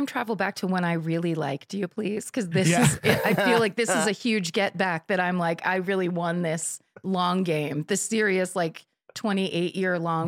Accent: South Africa; I grew up in South Africa.

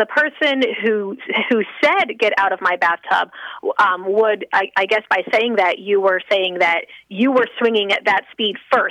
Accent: Louisiana, United States; No, I grew up in Louisiana.

